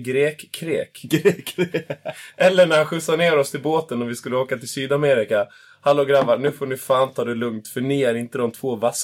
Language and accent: Swedish; Gotland, Sweden; born there; Att vi är födda på Gotland.